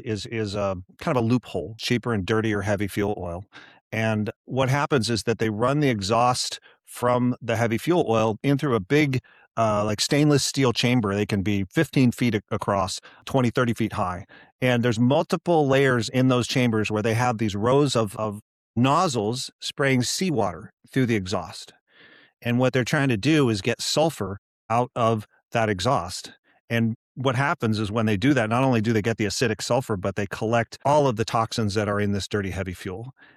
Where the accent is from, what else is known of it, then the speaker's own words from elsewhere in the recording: Alaska, United States; Yeah, I grew up here in Southeast Alaska and we're just very deeply connected to the marine waters.